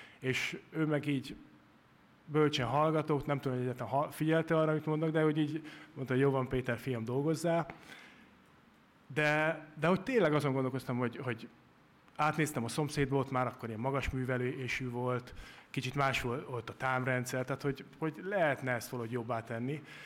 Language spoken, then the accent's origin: Hungarian; Kiskőrös, Bács-Kiskun, Hungary; Kiskörösi vagyok, ott töltöttem a gyerekkoromat